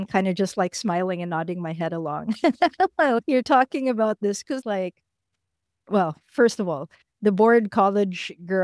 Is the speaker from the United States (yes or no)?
no; Philippines; growing up in the Philippines, at least for me during the late 90s